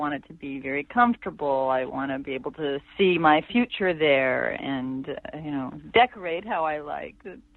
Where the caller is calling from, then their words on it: Los Angeles, California, United States; I'm calling from Los Angeles.